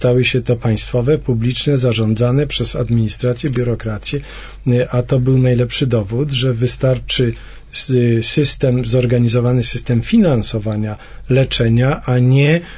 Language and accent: Polish; Poznań, Greater Poland Voivodeship, Poland; Ja pochodzę z Poznania